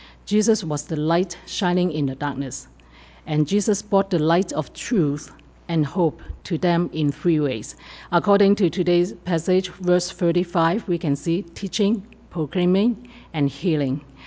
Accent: Toronto, Ontario, Canada; also born or lived in Thailand; I'm from Toronto, and how long ago? I have been back for 8 years.

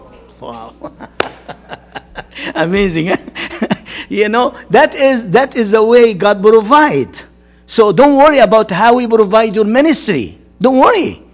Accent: Egypt; You know, we are from Egypt.

